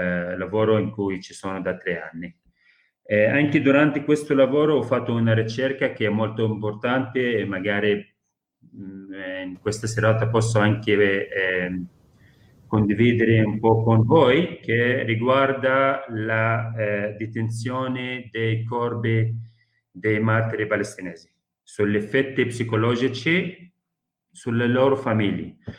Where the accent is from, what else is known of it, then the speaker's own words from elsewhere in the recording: Northern District, Israel; visto che io abito dentro i confini dello Stato di Israele, sono della Galilea, dei palestinesi del 48